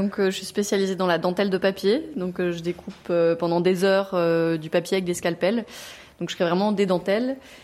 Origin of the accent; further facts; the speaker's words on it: Besançon, Bourgogne-Franche-Comté, France; Alors, je viens de Besançon.